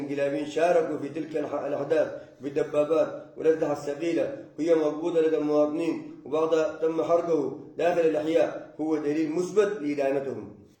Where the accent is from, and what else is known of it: Sudan